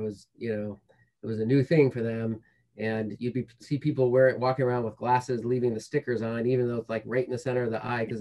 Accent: Yakima, Washington, United States; I went back and lived in the town I grew up in Yakima, Washington for about a year, and worked in my parents' restaurant.

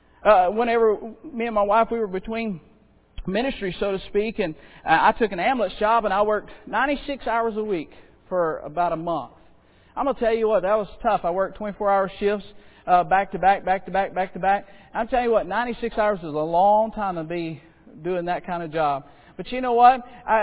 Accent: Florida, United States; born or raised there

